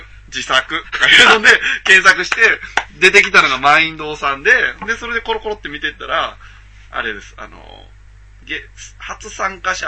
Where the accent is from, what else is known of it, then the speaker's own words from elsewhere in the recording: Shiga, Japan; 僕の地元の友達もなんか滋賀県を盛り上げるニュースサイトみたいなのをその時立ち上げて